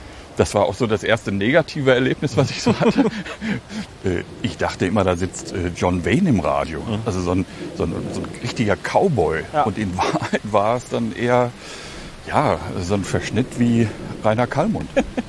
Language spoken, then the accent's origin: German; Hagen, North Rhine-Westphalia, Germany; in meiner Heimatstadt Hagen, also in meiner alten Heimatstadt Hagen